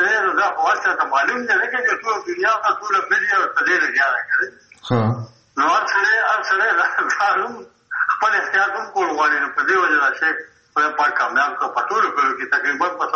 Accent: Mardan, Khyber Pakhtunkhwa, Pakistan; now in Peshawar, Pakistan; زه په پېښور کې مېشته یم او زه چې مردان ته تلم خپل کلي ته

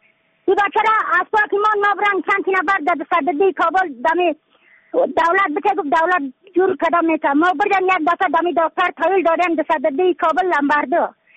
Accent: Badakhshan, Afghanistan; از بدخشان هستم، مرکز بدخشان، ولسوالی اکل پایان، قیره وینگ

